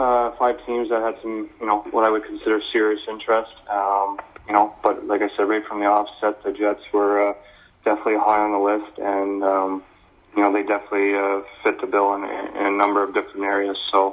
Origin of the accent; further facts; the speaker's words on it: Oakville, Ontario, Canada; I'm back in Oakville, just west of Toronto. It's my hometown.